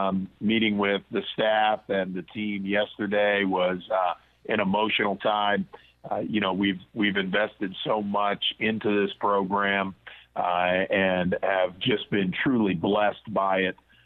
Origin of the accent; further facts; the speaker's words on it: Baltimore, Maryland, United States; born there; my dad played for the Baltimore Colts, and I was born in Baltimore. So the first 5 years of my life lived there.